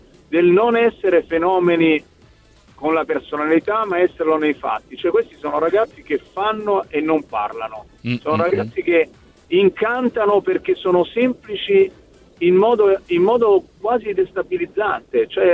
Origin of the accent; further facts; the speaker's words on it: Monte Carlo, Monaco; sono cresciuto a Monte Carlo